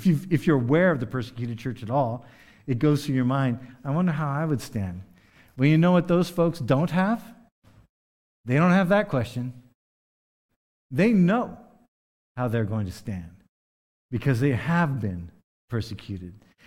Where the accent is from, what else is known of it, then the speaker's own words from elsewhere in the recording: United States; I have to admit that I'm an American lately.